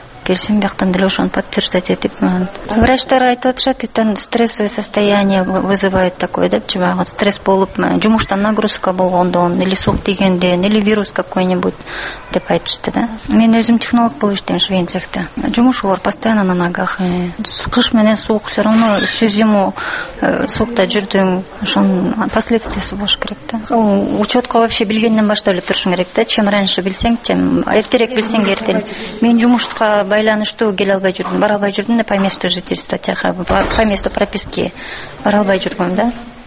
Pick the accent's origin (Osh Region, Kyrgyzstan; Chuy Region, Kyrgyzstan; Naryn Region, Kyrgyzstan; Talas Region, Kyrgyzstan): Chuy Region, Kyrgyzstan; Sokuluk; Өзүм Сокулктан келдим да.